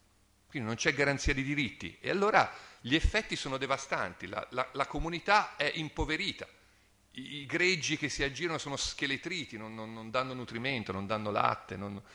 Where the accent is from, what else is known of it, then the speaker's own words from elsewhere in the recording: Pisa, Tuscany, Italy; non so se si è capito dall'accento, io vengo dalla Toscana, da Pisa per la precisione, Università di Pisa, e non proprio a Pisa, insomma nei paraggi sono nato.